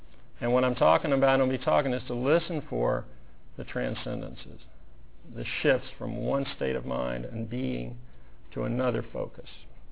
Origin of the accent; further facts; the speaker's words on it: United States; You know, now I am very grateful I'm an American.